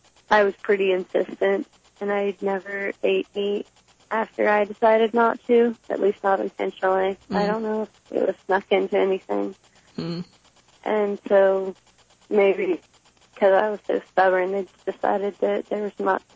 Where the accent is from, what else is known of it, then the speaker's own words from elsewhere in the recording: Provo, Utah, United States; Yeah, I grew up in Provo, Utah, which is literally the most conservative town in America.